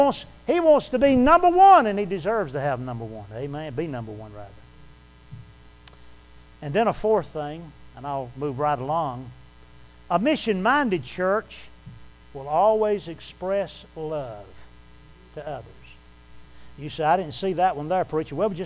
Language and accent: English; Bronx, New York, United States; I said, no, I was kidding you. I'm from the Bronx, New York.